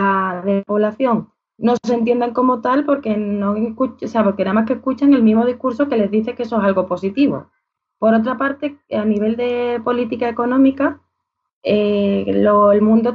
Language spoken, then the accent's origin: Spanish; Seville, Andalusia, Spain; aquí en Andalucía, yo soy de Sevilla